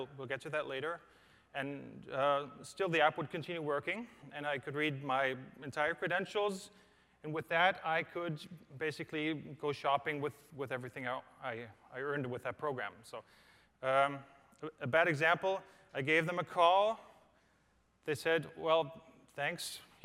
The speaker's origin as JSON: {"language": "English", "town": "Frankfurt", "region": "Hesse", "country": "Germany", "said": "So I'm from Frankfurt, which is just a 10-hour flight from here."}